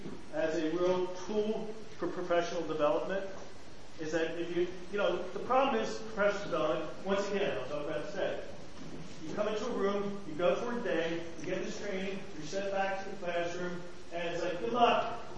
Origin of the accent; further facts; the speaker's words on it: New Jersey, United States; I'm from New Jersey.